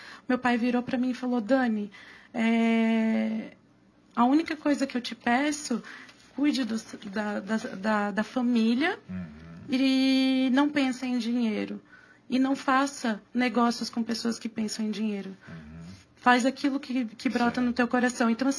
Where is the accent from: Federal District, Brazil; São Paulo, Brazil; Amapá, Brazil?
Federal District, Brazil; Brasília; born there; also born or lived in Timbó / Blumenau; now in Itapema, Brazil; Eu sou natural de Brasília.